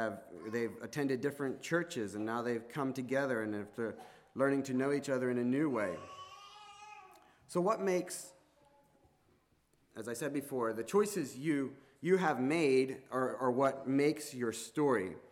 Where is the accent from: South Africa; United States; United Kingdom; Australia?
United States; Versailles, Missouri; also born or lived in Lancaster, Pennsylvania; I was born in Lancaster on June 26, 1989. I spent the first 9 months of my life in a house trailer along Little Britain Church Road. At that point, my parents packed up and moved to Versailles, Missouri, and built and started a hog farm.